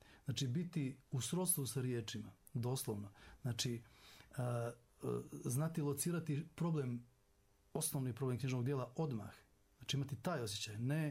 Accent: Novi Pazar, Raška District, Serbia; rođen sam u Srbiji, a mi smo iz Crne Gore, i ja sam svaki ljetni raspust provodio u selu kod babe i djedove i živio sam u Novom Pazaru sam živio. Živio sam za 9 mjeseci u toku godine, za 2 mjeseca ljetnih raspusta.

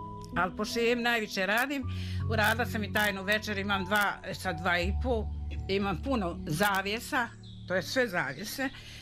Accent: Kotor Varoš, Republika Srpska, Bosnia & Herzegovina; born there; ja sam rođena na Kotorvaroškoj opštini. Čak sam prvi razred gimnazije i istureno odjeljenje bilo u Kotorvaroš

